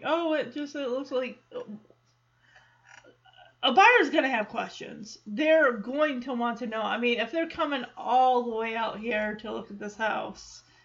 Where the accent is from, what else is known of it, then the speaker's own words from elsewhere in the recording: Michigan, United States; now in Dallas–Fort Worth, United States; I mean, I came from Michigan, you got people coming from California, Oklahoma, farther east, farther west.